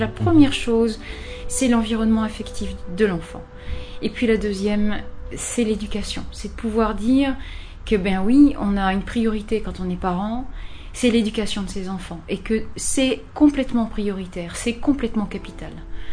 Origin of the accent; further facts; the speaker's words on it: France; j'ai 45 ans, je suis française d'origine